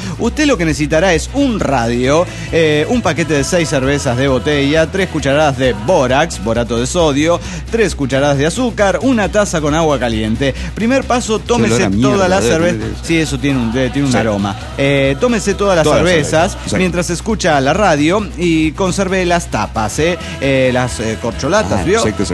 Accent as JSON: {"language": "Spanish", "region": "Mexico City", "country": "Mexico", "said": "del DF mexicano."}